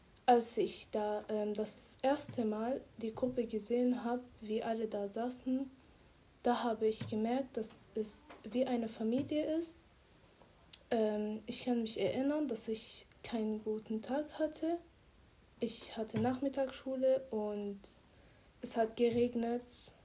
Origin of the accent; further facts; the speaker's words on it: Syria; now in Leonberg, Germany; 16 Jahre alt. Ich komme aus Syrien.